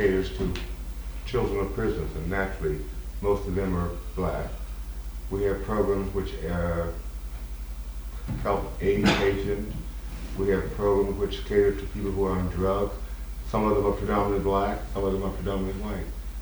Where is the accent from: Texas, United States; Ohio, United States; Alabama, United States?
Ohio, United States; I grew up in Ohio, where I was comfortable because I was a German among the Germans. But then I moved to the Northwest